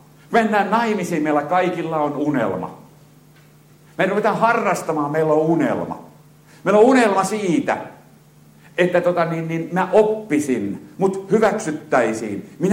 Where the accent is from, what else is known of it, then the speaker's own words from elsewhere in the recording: Vaasa, Ostrobothnia, Finland; moved away as an adult; Mä aloitin itsenäisen elämisen. Mulla olisi asuntoa, kun mä tulin Vaasasta Tampereelle.